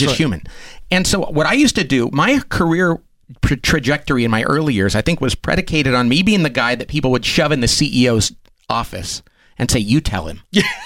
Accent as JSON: {"language": "English", "region": "California", "country": "United States", "said": "I'm from California, so it's nice to touch a person because we're not allowed to do that anymore."}